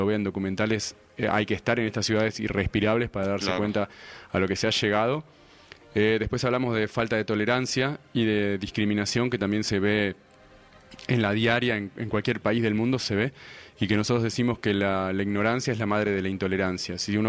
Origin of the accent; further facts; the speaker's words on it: Buenos Aires, Argentina; moved away as an adult; nosotros hace ya un año y dos meses salimos de Argentina, de Buenos Aires, con la idea de conocer el mundo a través de su gente.